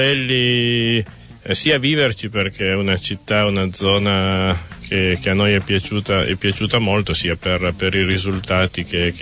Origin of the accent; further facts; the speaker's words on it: Turin, Piedmont, Italy; now in Cuneo, Italy; Sì, siamo torinesi trapiantati a Cuneo.